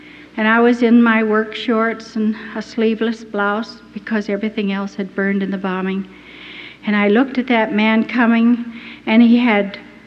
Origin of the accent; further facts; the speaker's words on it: Boone, Iowa, United States; So I said, " … from Boone, Iowa."